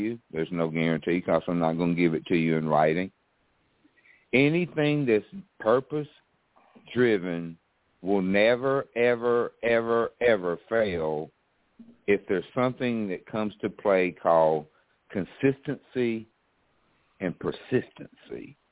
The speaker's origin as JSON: {"language": "English", "region": "the South", "country": "United States", "said": "see, we came from the South, we say ain't"}